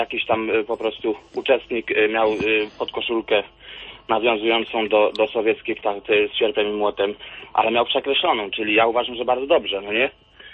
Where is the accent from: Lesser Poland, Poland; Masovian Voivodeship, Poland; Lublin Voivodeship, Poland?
Lesser Poland, Poland; now in United Kingdom; Ja dzwonię akurat, jestem, bo pracuję w Wielkiej Brytanii, ale ja jestem z południowej Polski, z Orawy.